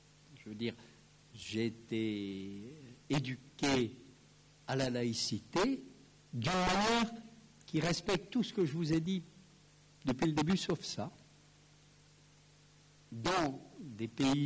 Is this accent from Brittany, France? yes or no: no; Grand Est, France; je suis alsacien. C'est-à-dire que j'ai été formé, et j'ai exercé mon métier de prof d'histoire, dans une partie de la République qui n'est pas laïque.